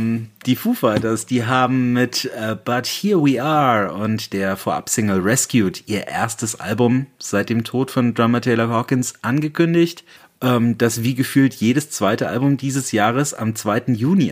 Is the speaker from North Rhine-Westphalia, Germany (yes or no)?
no; Bamberg, Bavaria, Germany; aus meiner Heimatstadt Bamberg